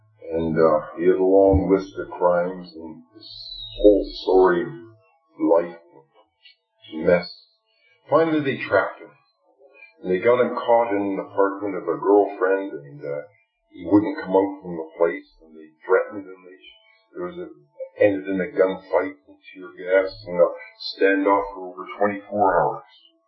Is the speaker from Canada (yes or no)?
yes; Canada; if I got my just deserts as a Canadian in Canada, in the 20th century